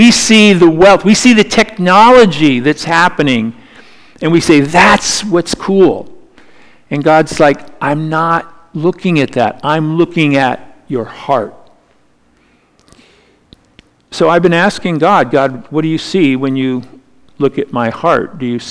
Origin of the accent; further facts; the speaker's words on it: Los Angeles, California, United States; When I grew up in Los Angeles, in the 70s, primarily